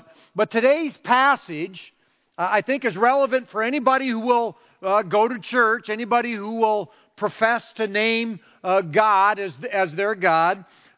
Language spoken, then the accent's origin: English; Iowa, United States; I'm glad I'm from Iowa.